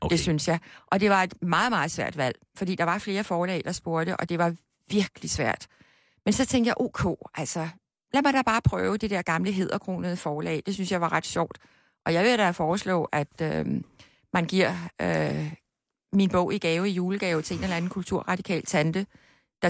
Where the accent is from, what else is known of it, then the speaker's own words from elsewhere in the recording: Copenhagen, Capital Region of Denmark, Denmark; born there; jeg blev født på Dr. Esmanns fødeklinik i København den 23. februar 1947